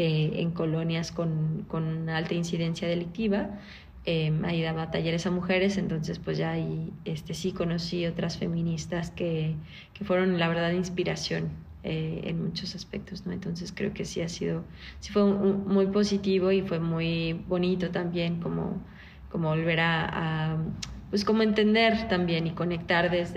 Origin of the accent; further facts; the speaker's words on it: León, Guanajuato, Mexico; yo soy pues originaria de Guanajuato, de León, Guanajuato, y como pues sabemos suele ser como más conservador, ¿no? Las personas en general, la población en Guanajuato es más conservadora o más de religión más católica, ¿no? Entonces, pues yo crecí con esa formación.